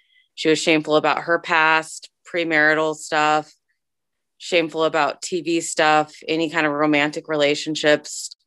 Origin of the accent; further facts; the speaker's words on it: Midwest, United States; I'm from Midwestern, the United States.